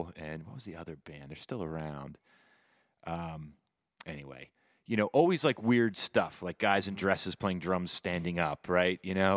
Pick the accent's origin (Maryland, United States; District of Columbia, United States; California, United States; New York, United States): Maryland, United States; And I grew up outside of Baltimore.